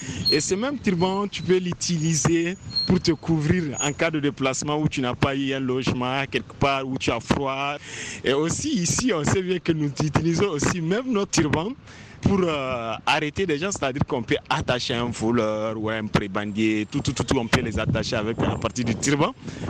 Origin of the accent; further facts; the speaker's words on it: Niamey, Niger; votre voisin … de Niamey. Par rapport aux accessoires dont vous avez parlé, Nous, quand on est des Sahéliens, je me vais ajouter mon turban qui, pour moi, détermine ma situation géographique